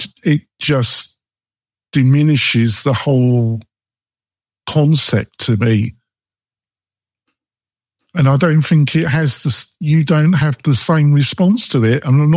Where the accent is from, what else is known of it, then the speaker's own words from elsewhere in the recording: England, United Kingdom; I needed to explain that I'm English and what the situation in the UK is